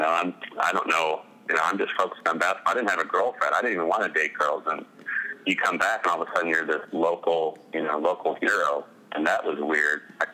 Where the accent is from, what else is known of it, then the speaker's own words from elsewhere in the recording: Petoskey, Michigan, United States; because I came from Petoskey. It was a small town. Everybody's friends. You can trust everybody.